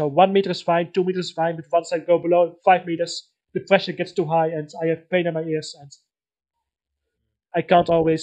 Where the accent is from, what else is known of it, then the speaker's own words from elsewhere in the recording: Breda, North Brabant, Netherlands; now in Eindhoven, Netherlands; I moved from my hometown Breda to Eindhoven